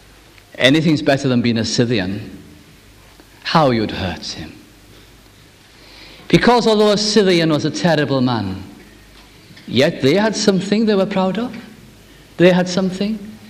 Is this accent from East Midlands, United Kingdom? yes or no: no; Wales, United Kingdom; first language Welsh; English is a second language; I'm Welsh. I love my language very much.